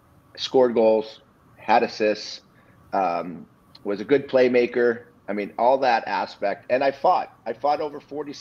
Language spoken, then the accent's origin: English; United States; looking across the ice and seeing the Canadians on the other bench, and being an American